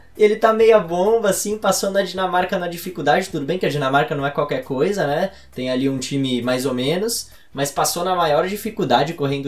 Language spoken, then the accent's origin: Portuguese; Brazil; Eu sou brasileiro com muito orgulho e com muito amor